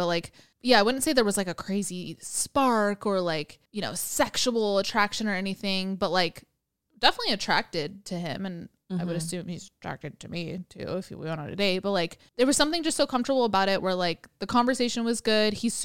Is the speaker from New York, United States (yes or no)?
yes; New York, United States; And oh no, I'm from New York.